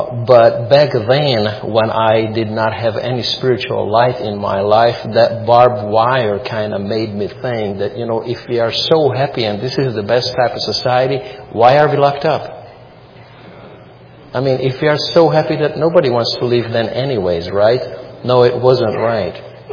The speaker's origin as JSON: {"language": "English", "country": "Hungary", "tie": "born there", "second_language": "English", "said": "I myself, when I was born in 1972 in Hungary behind the Iron Curtain, I was enrolled into an elementary school"}